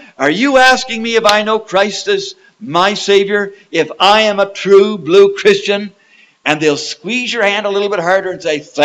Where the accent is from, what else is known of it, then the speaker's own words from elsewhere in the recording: Canada; I'm a Canadian